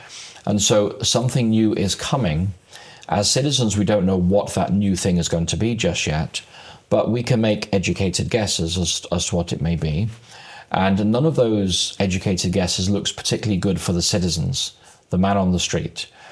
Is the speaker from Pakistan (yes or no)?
no; England, United Kingdom; now in United States; Well, as you can tell from my accent, Ronnie, I'm from England. And I came to America in 2007.